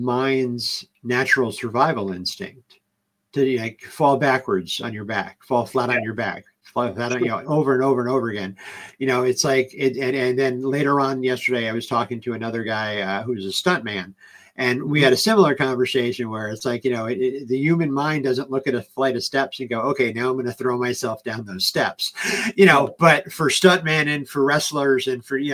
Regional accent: East Coast, United States; I grew up on the East Coast, so when Sheiky and Duggan got arrested, it was local news for me

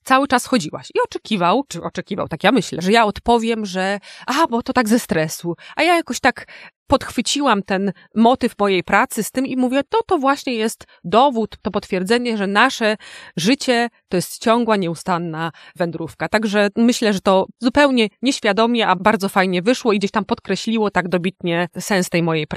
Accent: Szklarska Poręba, Lower Silesian Voivodeship, Poland; also born or lived in Wrocław; Urodziłam się we Wrocławiu. W wieku 4 lat przeprowadziłam się oczywiście z rodzicami do Szklarskiej Poręby, także tutaj już okolice Jeleniej Góry

